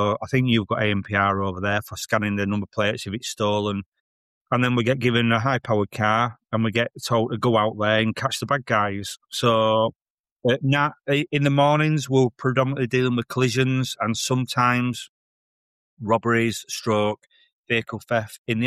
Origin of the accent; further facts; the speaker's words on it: England, United Kingdom; I'm a bit stupid. I'm from England.